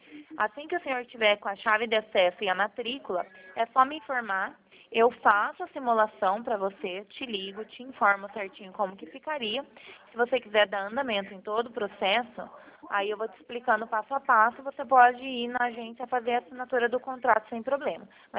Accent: Curitiba, Paraná, Brazil; Eu sou de Curitiba

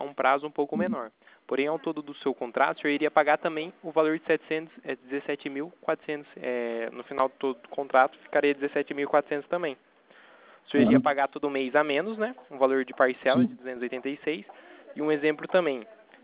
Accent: Itatiba, São Paulo, Brazil; eu sou daqui de Itatiba, né?

